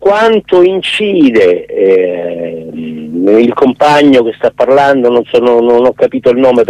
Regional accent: Calabria, Italy; now in Rome, Italy; Ok, allora io sono calabrese, ormai da 40 anni che vivo a Roma

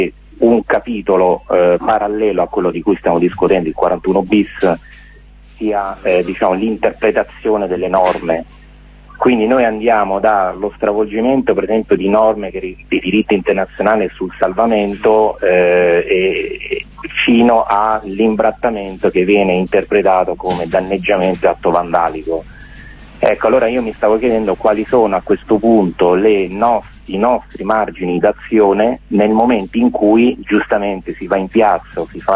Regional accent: Rome, Lazio, Italy; sono di Roma

